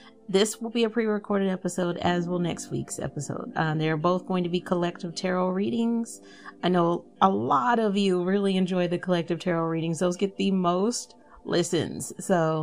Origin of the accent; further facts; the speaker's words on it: Texas, United States; being that I grew up in Texas.